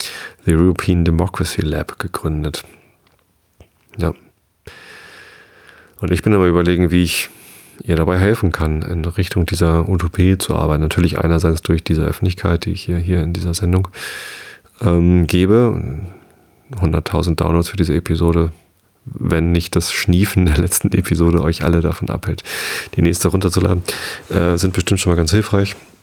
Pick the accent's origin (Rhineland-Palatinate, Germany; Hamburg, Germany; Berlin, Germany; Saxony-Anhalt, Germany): Hamburg, Germany; Das ist nicht meine Heimat, sondern meine Heimat ist Norddeutschland. Meine Heimat ist Hamburg.